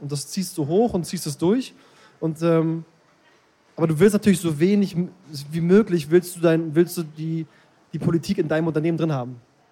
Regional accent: Berlin, Germany; Also ich bin auch aus Berlin, aus dem Osten, das heißt, meine Eltern, alle sind aus dem Osten, alle sind aus der DDR, das heißt, ich habe beide Seiten komplett mitbekommen

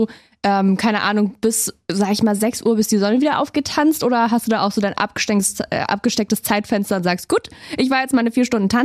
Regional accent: Berlin, Germany; Also ich komme eigentlich aus Berlin

